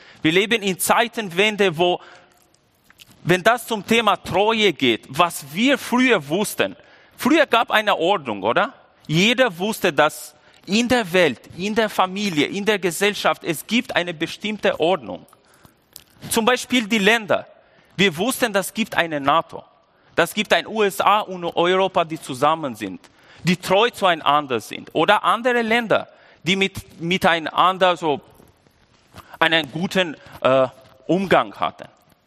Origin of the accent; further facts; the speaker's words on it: Albania; German is a second language; now in Germany; ich komme aus Albanien, das ist sehr wichtig, weil kann gut sein, dass ich nicht immer den Satz grammatisch korrekt treffe